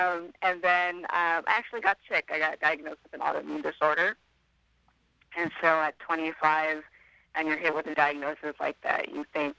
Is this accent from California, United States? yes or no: yes; San Francisco, California, United States; Yeah, I grew up in San Francisco, mm-hmm. Oakland, most of the East Bay, yeah.